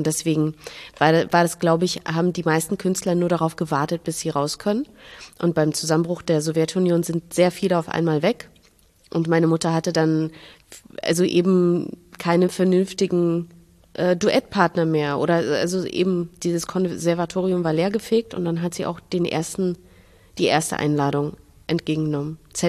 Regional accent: Minsk, Belarus; Und jetzt sage ich Minsk und jeder sagt, aha, das ist doch.

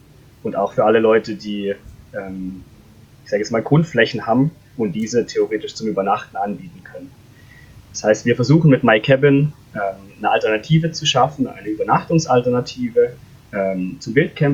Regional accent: Baden-Württemberg, Germany; now in Konstanz, Germany; Deshalb sind wir auch beide an Bodensee gezogen. Ich komme eben aus dem Schwarzwald. Ich habe es dann noch näher an die Alpen gezogen.

